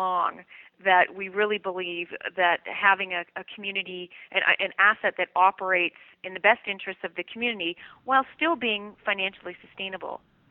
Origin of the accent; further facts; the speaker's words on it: Massachusetts, United States; Western Massachusetts, it's ironic because often when I tell people that I'm from Massachusetts, they automatically ask me about Boston, which is a great city.